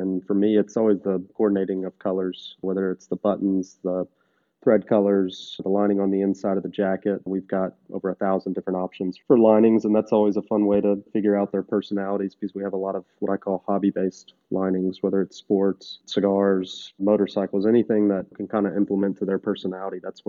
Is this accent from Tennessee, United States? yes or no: yes; Nashville, Tennessee, United States; Just because I was from Nashville, born and raised